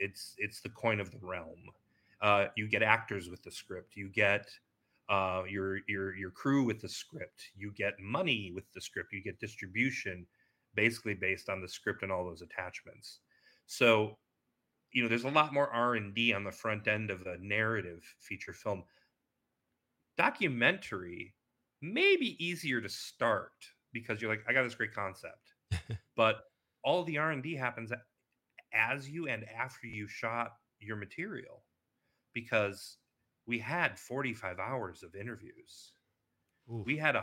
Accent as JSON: {"language": "English", "region": "Midwest", "country": "United States", "said": "So we were both like, hey, we're from the Midwest."}